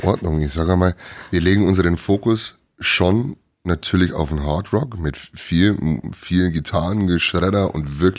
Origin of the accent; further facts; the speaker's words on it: Neunburg vorm Wald, Bavaria, Germany; Aus Neuenburg vom Wald zumindest.